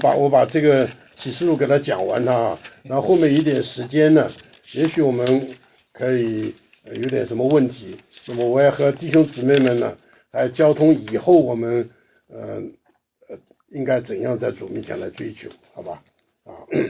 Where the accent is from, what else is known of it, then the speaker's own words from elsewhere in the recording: China; 我们中国人呢常常就是教会是教堂